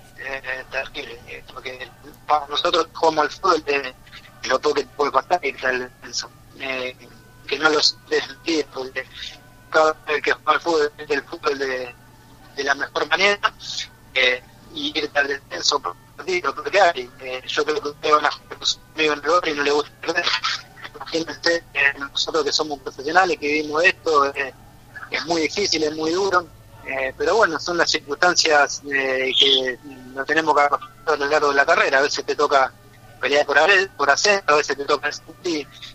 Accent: Arroyo Seco, Santa Fe, Argentina; Sí, soy de Arroyo Seco.

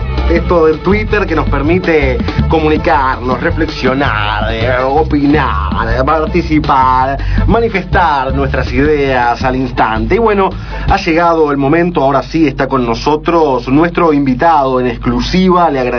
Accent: Uruguay; ustedes como argentinos y yo como uruguayo

